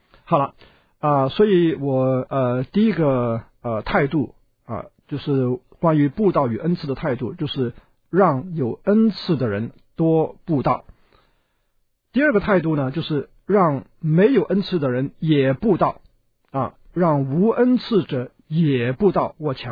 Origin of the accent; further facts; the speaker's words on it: China; 所以我们特别是我们中国人的基督徒啊，我们自古以来我们有一个习惯